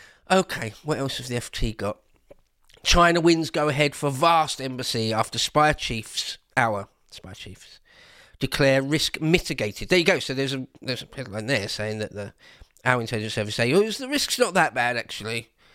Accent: England, United Kingdom; And as an Englishman, I don't really care about Greenland, right?

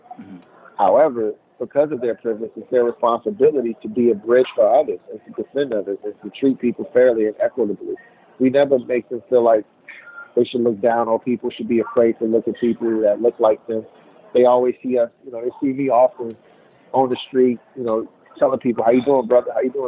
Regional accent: Chicago, Illinois, United States; the life I led, the stuff I seen growing up in Chicago, yeah.

